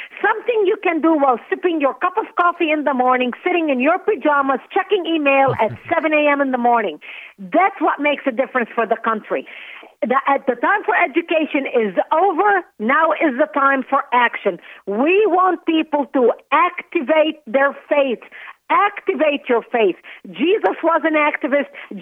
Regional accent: Lebanon; moved away; You see, I was born and raised in Lebanon. My 9/11 happened to me in 1975.

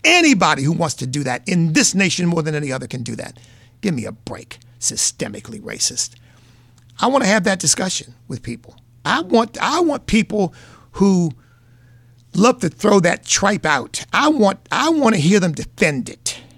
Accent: United States; And I'm free because I am an American.

